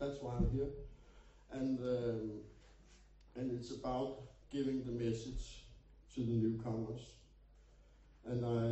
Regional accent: Copenhagen, Capital Region, Denmark; I am from Copenhagen, born there in a normal family

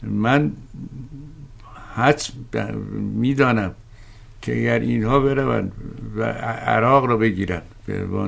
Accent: Iran; ما ایرانی هستیم، اگر لهجه متفاوت داریم ایرانی هستیم

